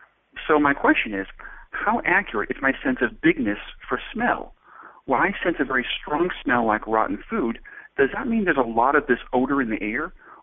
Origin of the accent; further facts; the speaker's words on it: Cambridge, Massachusetts, United States; from Cambridge, Mass. In the USA.